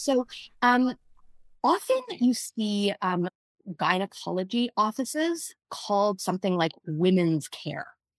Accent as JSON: {"language": "English", "country": "Canada", "said": "so I'm also Canadian"}